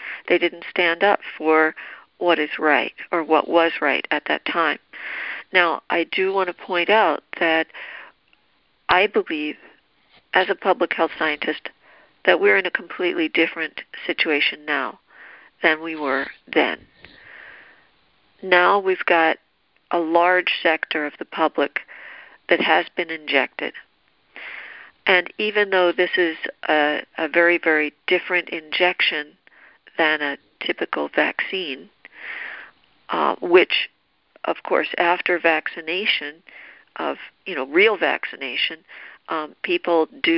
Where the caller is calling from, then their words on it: Florida, United States; Yeah, I don't know why I'm coming in from California, because I'm in Florida.